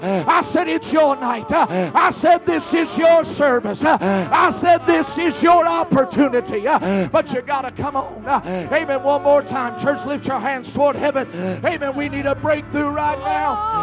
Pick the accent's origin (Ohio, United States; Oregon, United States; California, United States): Ohio, United States; I was from Ohio. When you hear sirens in the background like that, whatever, that's tornado weather.